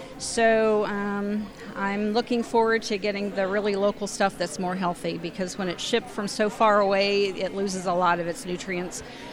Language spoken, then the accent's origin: English; Bloomington, Illinois, United States; I'm from Bloomington, Illinois, originally.